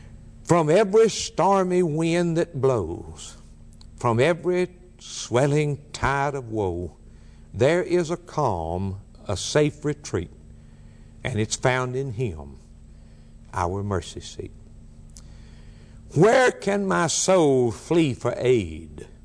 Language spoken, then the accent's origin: English; Alabama, United States; I was raised in South Alabama, where they have a lot of storms and tornadoes, and many people there have storm shelters.